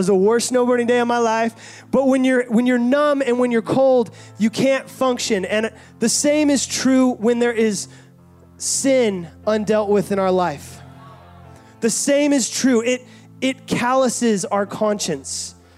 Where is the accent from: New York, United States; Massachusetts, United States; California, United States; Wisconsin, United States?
California, United States; I grew up in Northern California. I would go snowboarding all the time.